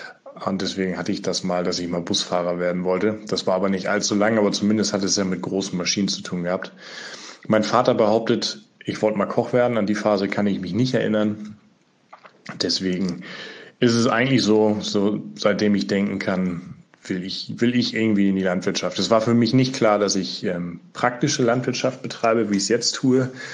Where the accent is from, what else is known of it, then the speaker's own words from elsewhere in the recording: Schleswig-Holstein, Germany; Ich bin aufgewachsen in Schleswig-Holstein, genauer in Ostholstein und bin da groß geworden auf einem landwirtschaftlichen Betrieb.